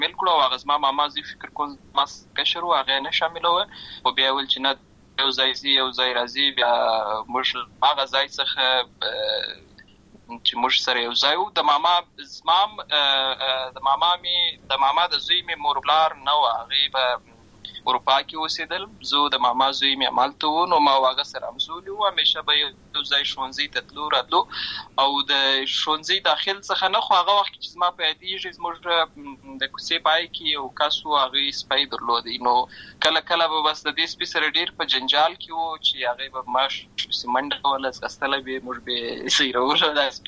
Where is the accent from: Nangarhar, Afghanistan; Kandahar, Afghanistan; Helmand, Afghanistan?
Helmand, Afghanistan; Lashkar Gah; born there; زه په اصل کې د ورزګان ولایت یم اما زه په هلمند ولایت د شکرګاه کې پیدا شوی یم